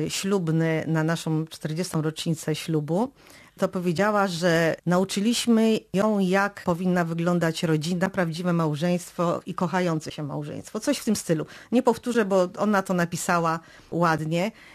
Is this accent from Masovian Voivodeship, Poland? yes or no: yes; Radom, Masovian Voivodeship, Poland; now in Kielce, Poland; Ja jestem z Radomia, on pochodzi spod Radomia, on przyjechał do Kielc, ja przyjechałam do Kielc.